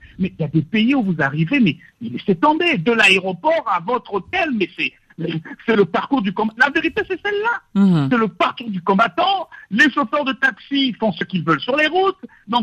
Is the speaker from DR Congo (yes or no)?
yes; DR Congo; Je suis au Congo depuis 10 mois et je suis congolais. J'étais fier de revenir ici chez moi.